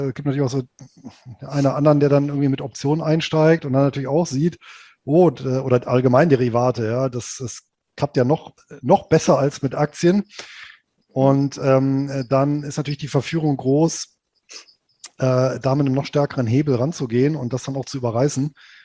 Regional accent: Rhineland, Germany; born there; ich bin ja gebürtig aus dem Rheinland

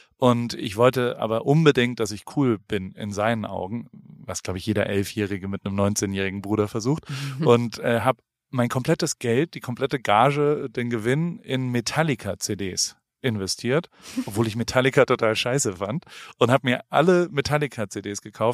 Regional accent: Heidelberg, Baden-Württemberg, Germany; ich bin in Heidelberg aufgewachsen

